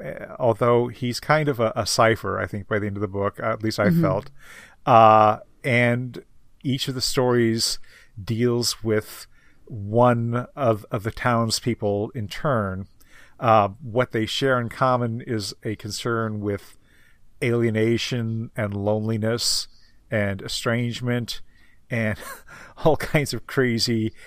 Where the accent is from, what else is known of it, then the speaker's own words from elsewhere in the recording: Eureka, Illinois, United States; Well, as longtime listeners know, I grew up in Eureka, Illinois, which when I was a kid had a population of about 3,500.